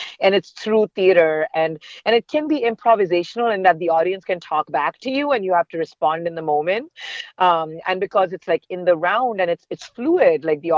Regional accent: India; I grew up in India. And I grew up at a time when schools were very, very academic and focused on academics.

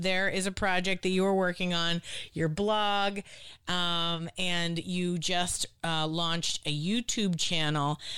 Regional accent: Boston, Massachusetts, United States; Years ago, like when I was growing up, I'm from Boston, and my mom was like part of the Boston Teachers Union.

